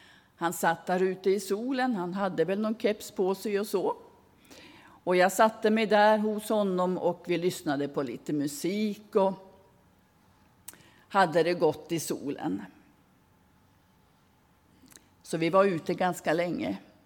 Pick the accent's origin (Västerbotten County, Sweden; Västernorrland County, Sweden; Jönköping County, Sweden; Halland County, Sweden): Västerbotten County, Sweden; Nu har jag varit hemma i Västerbotten förra veckan.